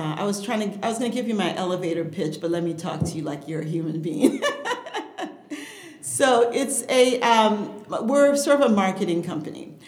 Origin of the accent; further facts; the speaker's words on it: Haiti; first language Haitian Creole; English is a second language; also born or lived in Chicago, United States; So I'm from Haiti. I was born in Chicago, but grew up in Haiti. My parents are Haitian. Okay. So Creole was my first language, and French, really.